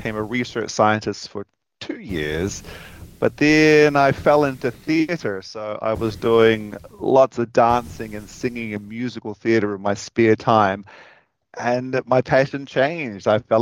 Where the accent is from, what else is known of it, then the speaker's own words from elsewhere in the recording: Gore, Southland, New Zealand; I grew up in Gore, so down in the southern part of New Zealand. And whenever I say the word Gore, my R rises to the surface once again.